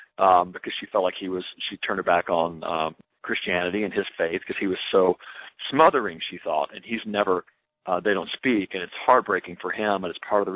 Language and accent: English; Nashville, Tennessee, United States; I grew up in Nashville. So in the South, very conservative.